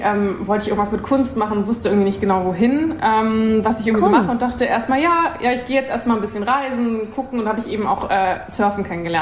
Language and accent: German; Kiel, Schleswig-Holstein, Germany; moved away as an adult; also born or lived in Bali; Ich bin so eine richtige Nordische. Ich wollte gerade sagen, Kieler Sprotte. Also ich bin im Norden aufgewachsen, da geboren, habe da viel Zeit verbracht, bin dann aber ins Ausland gegangen für 7 Jahre